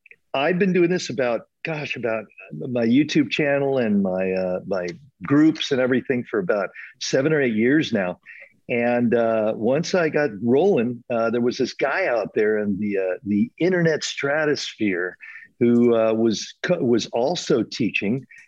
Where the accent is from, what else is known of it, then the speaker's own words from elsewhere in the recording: Sacramento, California, United States; now in Mexico; And I'm hanging out in Mexico, but I'm still from Sacramento, California.